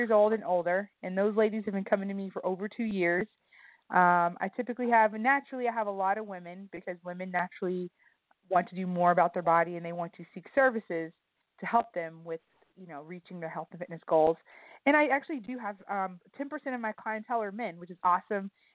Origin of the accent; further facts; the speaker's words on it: Lubbock, Texas, United States; like you stated. I am originally from Lubbock, Texas, so I am currently a misplaced Texan, and I live in Missouri.